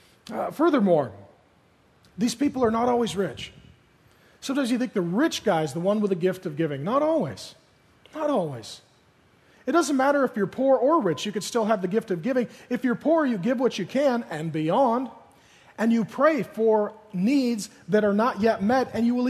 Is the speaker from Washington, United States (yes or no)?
yes; SeaTac, Washington, United States; I grew up in SeaTac, and we had some really lean, hard times.